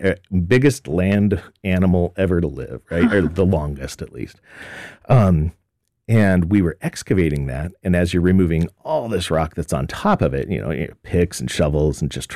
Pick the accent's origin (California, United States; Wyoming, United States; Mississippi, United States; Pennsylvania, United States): Wyoming, United States; growing up, I grew up in Wyoming, and all the mountains and a lot of the structures that we see and talk about in geology, whether it's an anticline or mountain building, it's all right there.